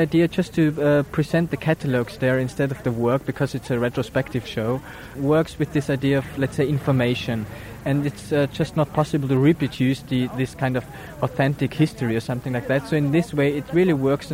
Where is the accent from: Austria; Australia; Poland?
Austria; Vienna; I'm coming from Vienna just as a visitor to the Biennale.